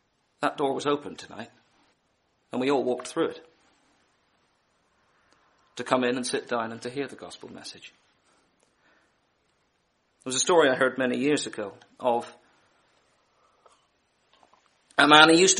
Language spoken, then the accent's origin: English; Belfast, Northern Ireland, United Kingdom; I come from Belfast, for anyone who doesn't know, in Northern Ireland.